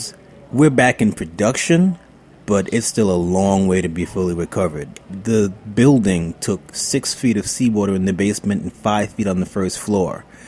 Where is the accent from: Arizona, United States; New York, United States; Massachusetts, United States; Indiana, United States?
New York, United States; Jamaica, Queens; I grew up in Jamaica, Queens.